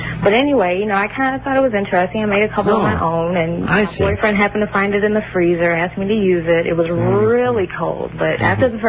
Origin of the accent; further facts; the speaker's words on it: Chicago, Illinois, United States; now in Michigan City, United States; I'm from Chicago.